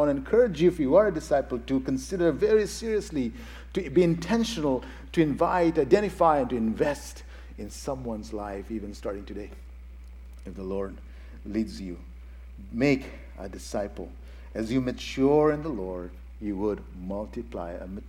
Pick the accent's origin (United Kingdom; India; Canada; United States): India; Heather is from here in the U.S., and I'm from India